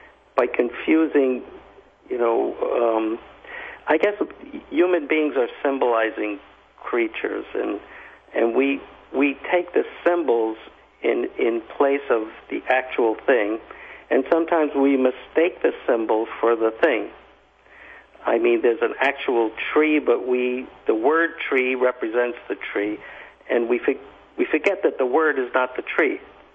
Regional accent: United States; And I'm an American.

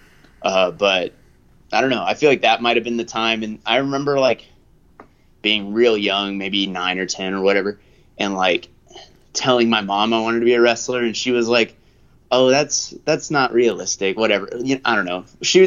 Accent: Snellville, Georgia, United States; I'm from Snellville. It's like a few miles. It's like right next to the Stone Mountain. So oh, like sure. 30 minutes outside of Atlanta.

